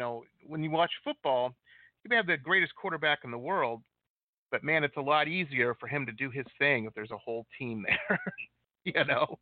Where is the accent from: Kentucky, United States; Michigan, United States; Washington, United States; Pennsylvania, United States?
Michigan, United States; Detroit; I grew up outside of Detroit.